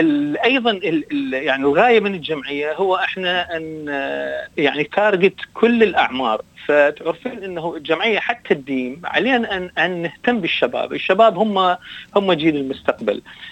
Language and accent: Arabic; Iraq; now in Australia; احنا مو بس عراقيين، احنا عراقيين مع استراليين